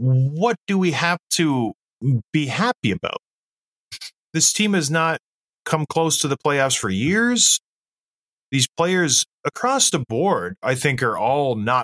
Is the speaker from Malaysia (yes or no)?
no; St. Catharines, Ontario, Canada; I'm from St. Catharines, Ontario.